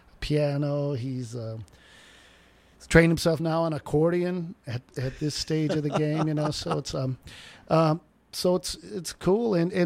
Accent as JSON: {"language": "English", "town": "Racine", "region": "Wisconsin", "country": "United States", "tie": "born or raised there", "said": "I was, born and raised in Racine, Wisconsin, over there on the southeast side, mm-hmm. Right in between Milwaukee and Chicago."}